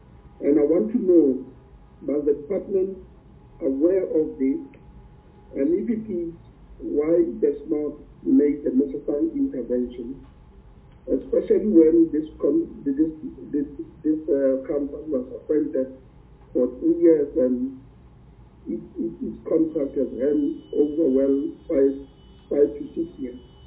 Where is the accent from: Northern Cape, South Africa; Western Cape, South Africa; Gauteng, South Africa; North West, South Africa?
North West, South Africa; I, as you know, I'm from the Northwest Province.